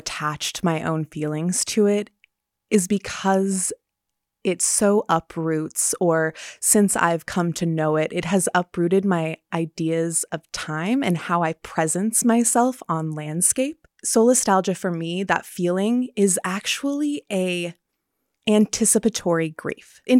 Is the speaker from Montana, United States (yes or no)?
yes; Montana City, Montana, United States; growing up outside of Helena, I grew up in Montana City, which is about 10 miles south of Helena. It was such a sunny valley.